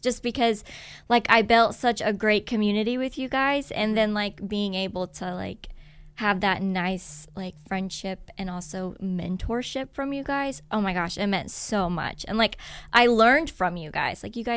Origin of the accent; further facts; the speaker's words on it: Richmond, Indiana, United States; So I grew up in Richmond, Indiana, and I ended up going to college at Ball State University, which is located in Muncie, Indiana.